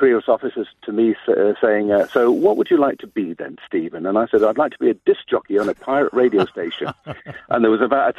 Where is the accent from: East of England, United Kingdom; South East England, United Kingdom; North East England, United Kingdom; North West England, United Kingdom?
North West England, United Kingdom; Blackpool; born there; I was born in Blackpool. In fact, my parents met in Blackpool Tower Circus.